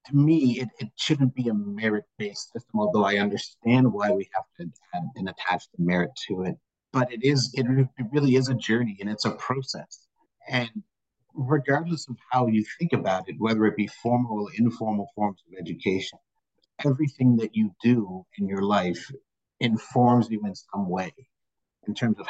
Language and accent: English; Halifax, Nova Scotia, Canada; I'm originally from Halifax, so I grew up here. My family is pretty deeply rooted in Nova Scotia, so I'm African Nova Scotian.